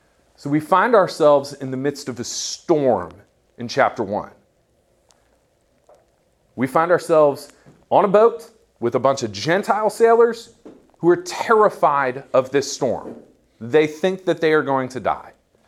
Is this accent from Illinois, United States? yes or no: yes; Chicago, Illinois, United States; I'm from Chicago, so I made pizza as God intended.